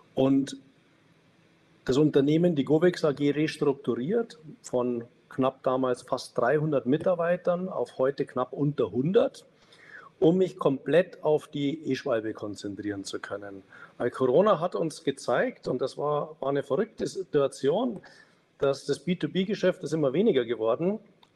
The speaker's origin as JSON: {"language": "German", "town": "Munich", "region": "Bavaria", "country": "Germany", "said": "man hat als Münchner immer eine gewisse, man schaut immer auf BMW. Das sind aber die Großen hier in München, ne?"}